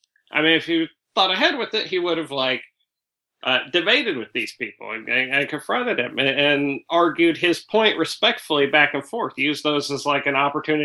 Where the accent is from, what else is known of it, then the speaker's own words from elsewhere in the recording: Paoli, United States; here in my hometown of Paoli.